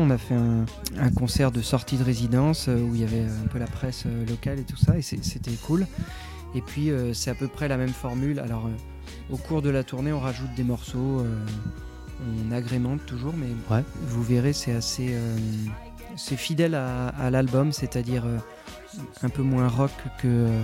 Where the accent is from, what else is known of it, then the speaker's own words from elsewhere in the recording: Nantes, Pays de la Loire, France; chez nous, ouais, effectivement, puisqu'on est originaire de Nantes.